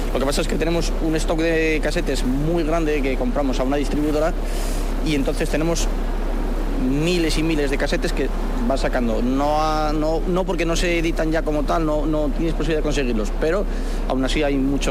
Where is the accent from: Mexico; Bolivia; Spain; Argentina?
Spain; Oviedo, Asturias; Soy de Oviedo, de Asturias.